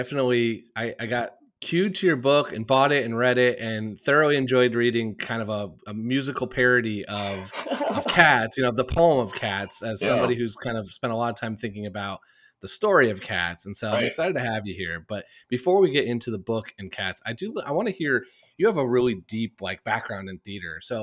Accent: Indiana, United States; So you're like me, I'm from Indiana, where, you know, we had a little bit coming through every year.

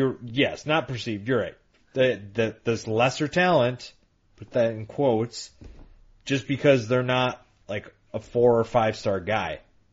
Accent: Minnesota, United States; my hometown team, the Gophers

